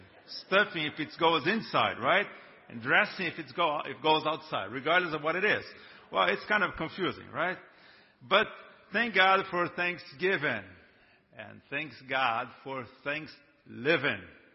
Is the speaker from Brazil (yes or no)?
yes; Brazil; English is a second language; now in United States; I'm from Brazil, as you will perceive pretty soon.